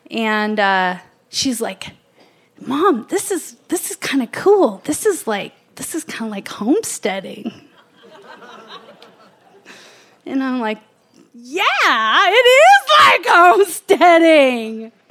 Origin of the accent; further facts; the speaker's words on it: Missoula, Montana, United States; I grew up in Missoula.